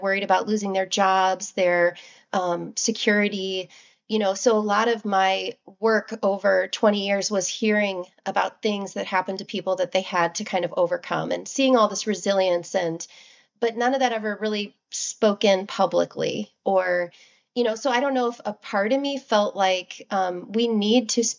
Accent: Rock Island, Illinois, United States; Yeah, so I grew up in Rock Island, so it's very much rooted in my love for this place.

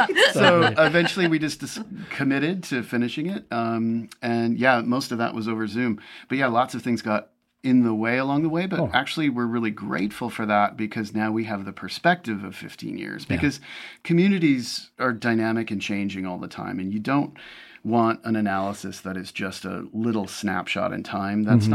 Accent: Minnesota, United States; the contrast between this region and, as you said, I come from Minnesota, is sort of the absence of a Native presence here.

